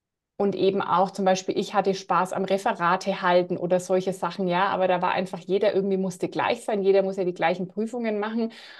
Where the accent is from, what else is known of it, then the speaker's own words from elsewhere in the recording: Bavaria, Germany; ich komme aus der Nähe von Nürnberg oder von Fürth in Mittelfranken. Das hört man vielleicht manchmal dann im Laufe des Gesprächs auch.